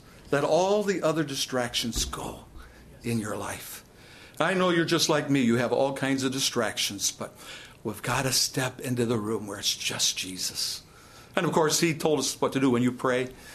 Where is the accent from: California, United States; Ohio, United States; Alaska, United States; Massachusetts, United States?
Ohio, United States; also born or lived in Rhode Island; So I went back to my hometown, which is in Ohio, and I became an assistant pastor.